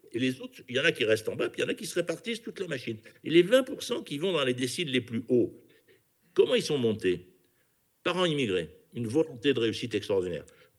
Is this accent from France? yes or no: yes; Marseille, Provence-Alpes-Côte d'Azur, France; Vous savez, je suis Marseillais, j'ai été élu à Marseille.